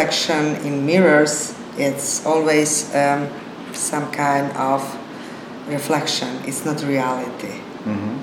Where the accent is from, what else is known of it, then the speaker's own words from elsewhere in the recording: Zagreb, City of Zagreb, Croatia; I grew up in Zagreb and I'm born there.